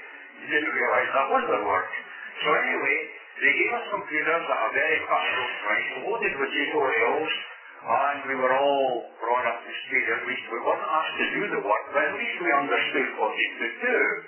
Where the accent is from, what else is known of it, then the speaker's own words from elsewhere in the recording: Scotland, United Kingdom; born there; when I was born in Scotland